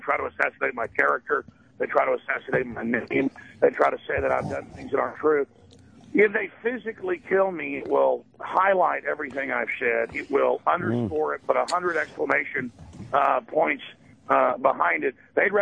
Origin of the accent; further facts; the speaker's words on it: Dallas, Texas, United States; I grew up in Dallas, Texas with my family. Let me just say something. I grew up in Dallas, Texas with my family